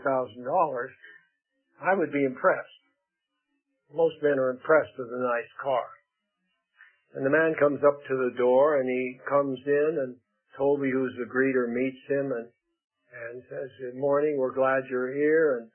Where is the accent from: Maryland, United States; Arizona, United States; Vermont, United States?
Arizona, United States; because in the school where I grew up in Arizona, we had many Mexican Americans. In fact, the junior high where I went, there were more of those than Anglos. And so I grew up in a racially diverse atmosphere.